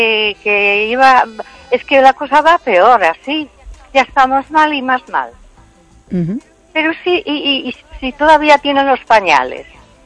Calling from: Vigo, Galicia, Spain

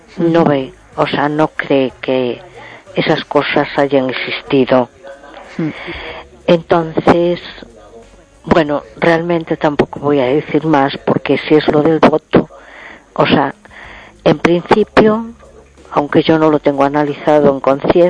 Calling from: A Coruña, Galicia, Spain; de Coruña.

